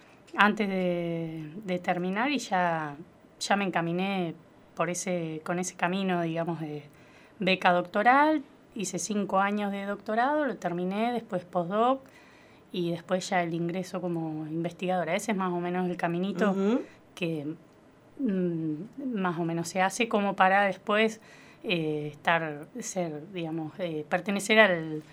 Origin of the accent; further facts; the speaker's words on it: La Pampa, Argentina; De un pueblazo de acá de cerquita de Colonia Barón. Y me vine a estudiar cuando terminé el colegio